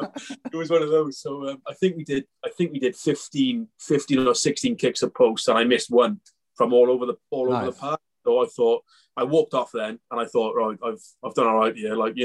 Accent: Wales, United Kingdom; that's what I'm used to from Wales anyway.

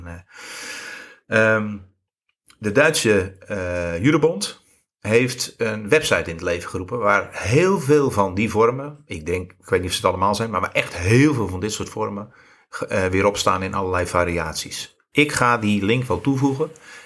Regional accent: North Holland, Netherlands; Wij komen uit het zuiden van het West-Friese.

